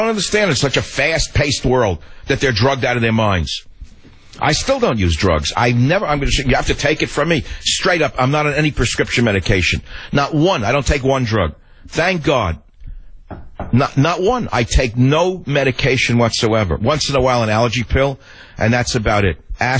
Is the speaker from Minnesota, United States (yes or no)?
no; Bronx, New York, United States; even though I was from the Bronx, and I didn't look at all like